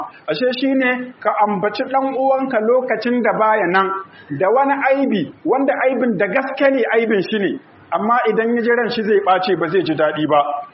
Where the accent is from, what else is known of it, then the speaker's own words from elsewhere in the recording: Niger; اللهم اجعل بلادنا النيجر آمنا مطمئنا